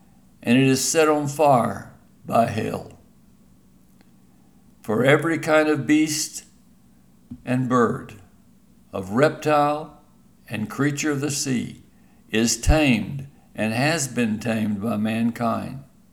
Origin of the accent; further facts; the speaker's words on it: New Mexico, United States; Growing up in New Mexico ranch country and having a horse at an early age, I learned this truth